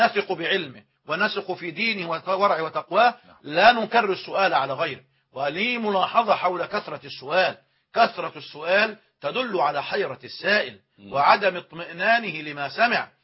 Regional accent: Egypt; بالمعنى المفهوم لدينا كمصريين

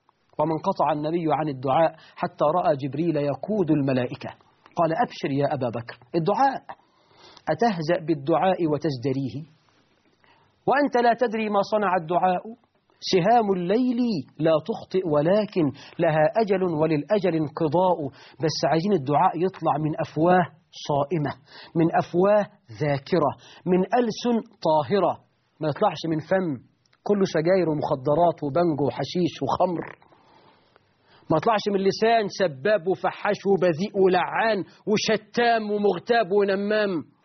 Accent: Egypt; احنا كمصريين بنتكلم كل سنة في المحمول بكام؟

